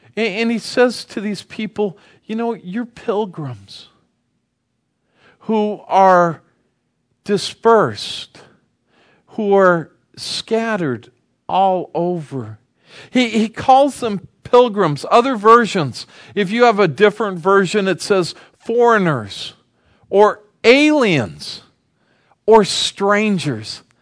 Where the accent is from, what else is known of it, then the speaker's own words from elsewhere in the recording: Hemet, California, United States; You know, when we came out here, we came from Southern California. We came from Hemet, California.